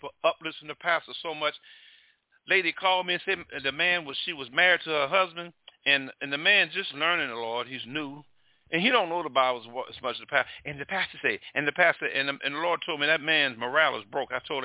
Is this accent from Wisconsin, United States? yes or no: no; Mobile, Alabama, United States; I'm from Mobile, Alabama, baby. They bring the crawfish in Mobile. Ooh, I miss them. That's one thing I miss about my hometown.